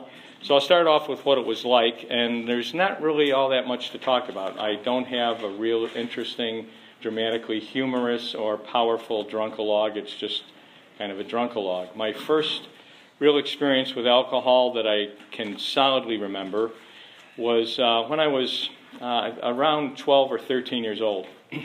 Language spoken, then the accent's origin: English; Chicago, Illinois, United States; I'm an Irish Catholic from the south side of Chicago.